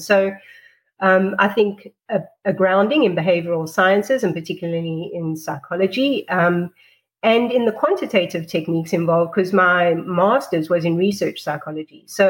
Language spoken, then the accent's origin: English; South Africa; accent: South African; you can probably hear that I have a South African accent. So I grew up in South Africa. And that was through apartheid era, because I finished high school in 1988